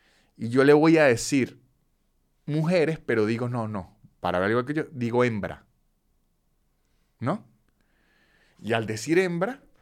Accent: San Cristóbal, Táchira, Venezuela; Es porque en Venezuela, al menos en San Cristóbal, de donde soy yo

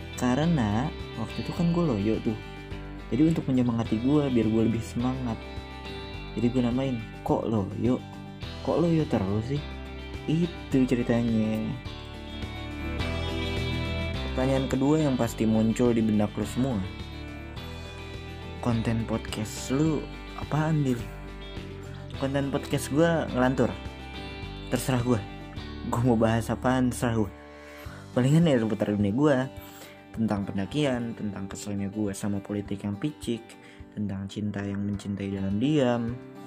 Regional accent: Jakarta, Indonesia; Gue orang Betawi asli nih, tulen.

